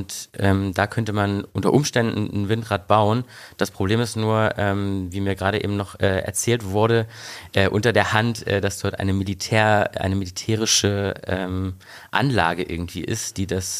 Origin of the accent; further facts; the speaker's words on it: East Germany, Germany; Ich komme ja ursprünglich aus Ostdeutschland